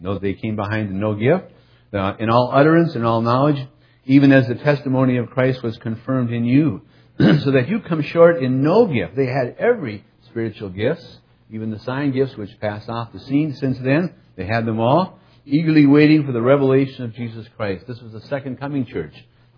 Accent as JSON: {"language": "English", "town": "Duluth", "region": "Minnesota", "country": "United States", "tie": "born or raised there", "said": "And I was born and raised here in Duluth and been part of the church here for a long time."}